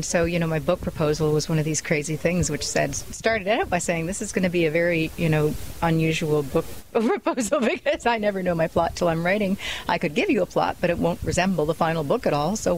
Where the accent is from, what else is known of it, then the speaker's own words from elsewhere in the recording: Canada; But I loved it in February because I'm Canadian, so that's my kind of weather.